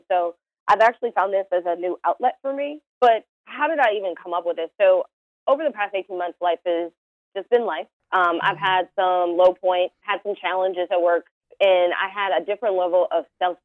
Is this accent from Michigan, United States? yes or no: yes; Detroit, Michigan, United States; So I'm originally from Detroit, so definitely from the Midwest, where hard work is what it's all about.